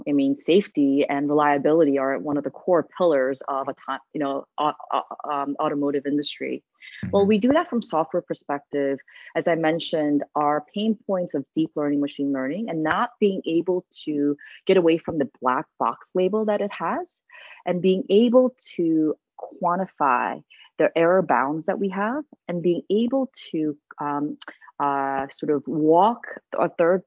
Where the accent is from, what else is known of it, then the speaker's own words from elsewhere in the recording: South Korea; first language Korean; English is a second language; also born or lived in New York / Connecticut / Hong Kong; also lived over, overseas, Hong Kong, South Korea is my home country, my mother tongue as well.